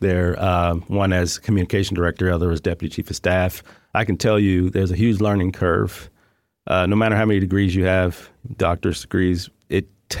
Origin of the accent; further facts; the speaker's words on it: San Antonio, Texas, United States; when they say where you're from, where you live, I don't say, oh, I'm in District 10. I say I'm from San Antonio.